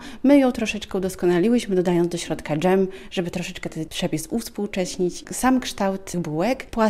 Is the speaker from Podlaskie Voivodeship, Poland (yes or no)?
yes; Podlaskie Voivodeship, Poland; Jesteśmy rodowitymi podlasiankami z pokolenia na pokolenie i ogromnymi lokalnymi patriotkami.